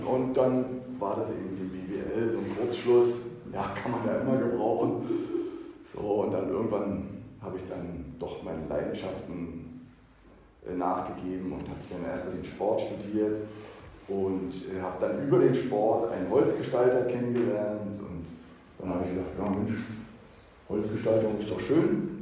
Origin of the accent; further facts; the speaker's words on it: East Germany, Germany; also ich bin ja im Osten groß geworden und zu Ostzeiten, unser urhüpflicher Familienstamm kommt aus Darmstadt, Und mein Opa ist dann über Umwege irgendwie Pfarrer in Quedlinburg geworden.